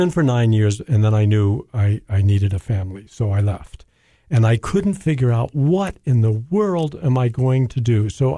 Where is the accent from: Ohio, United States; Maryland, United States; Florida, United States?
Maryland, United States; Baltimore; I grew up in Baltimore, Maryland